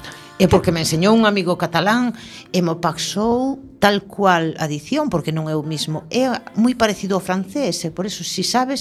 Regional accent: Galicia, Spain; first language Galician; Para min a dicción en galego é moito máis fácil, porque, bueno, son galego falante de toda a vida.

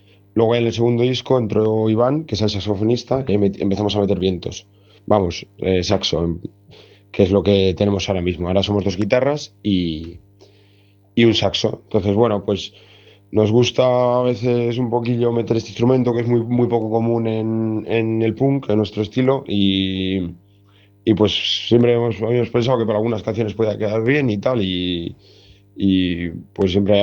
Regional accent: Community of Madrid, Spain; somos de las orillas de un río que se llama el río Henares, en la provincia de Madrid, en Castilla.

